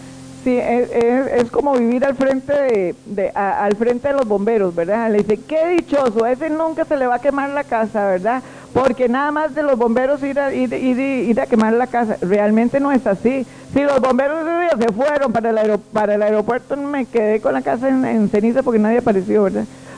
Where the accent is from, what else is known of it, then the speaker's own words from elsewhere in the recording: Alajuela, Costa Rica; Porque yo soy de Alajuela y en Alajuela no hay encargado de salud ocupacional